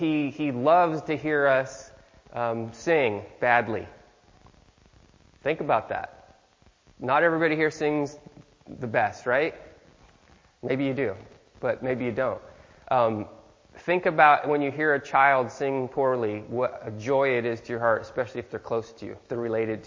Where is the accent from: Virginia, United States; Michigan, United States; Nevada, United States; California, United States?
Michigan, United States; Detroit; I will protect them because I am from Detroit, south of 7 Mile, Metatol. So I'm tough